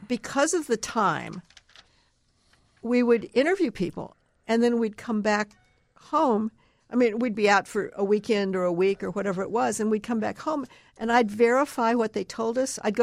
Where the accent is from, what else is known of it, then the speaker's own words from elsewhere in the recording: St. Louis, Missouri, United States; I grew up in St. Louis, and my mother had grown up in Southwest Missouri, where Route 66 country.